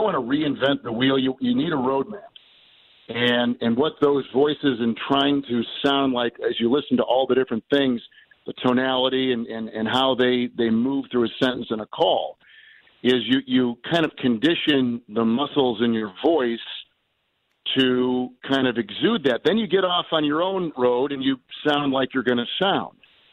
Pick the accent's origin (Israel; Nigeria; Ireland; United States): United States; Green Bay, Wisconsin; I grew up in Green Bay. My dad was with the Packers for almost 4 decades. And so living there, football was intense.